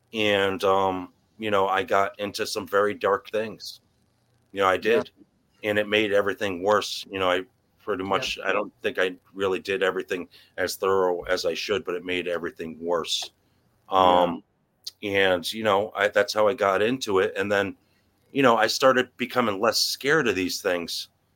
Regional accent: Norwalk, Connecticut, United States; growing up, I grew up in Norwalk, Connecticut.

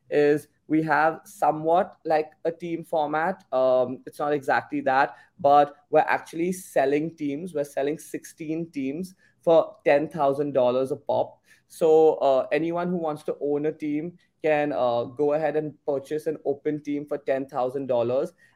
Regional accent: Mumbai, Maharashtra, India; it's February 8th to 11th in my hometown, Mumbai.

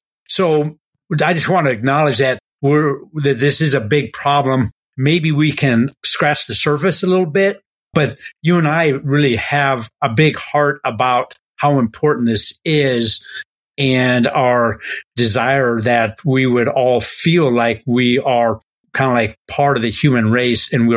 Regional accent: United States; We're white. You can't see that, everybody, but we are. We are male. You could probably hear that. We are American. We happen to be in our 50s.

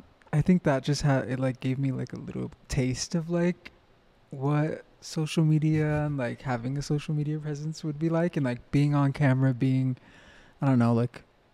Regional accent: New Mexico, United States; And I'm like, I'm from New Mexico.

